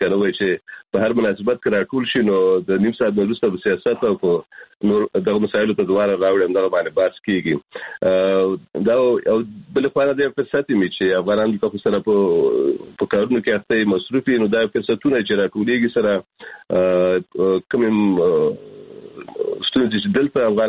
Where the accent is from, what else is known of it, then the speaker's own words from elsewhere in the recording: Kunar, Afghanistan; now in Germany; د کونړ نه راغلی یم، هلته د کونړ خلک ډېر دي